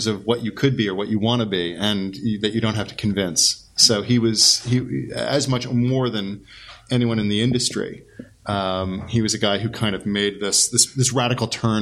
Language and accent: English; Great Neck, New York, United States; I grew up in Great Neck, Long Island, and there was a community center called Levels